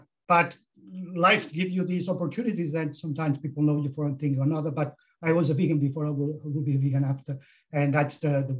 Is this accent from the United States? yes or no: no; Catalonia, Spain; now in United Kingdom; I'm originally from Catalonia, which is in the Iberian Peninsula. I'm a Catalan from origin, but I live in the UK. I've been in the UK for 30 years or more now. So I'm a British citizen with Catalan origin.